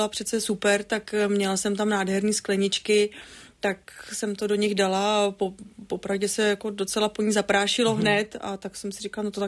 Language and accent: Czech; Plzeň, Plzeň Region, Czechia; my jsme vždycky jezdívali právě z tý naší Plzně, na Šumavu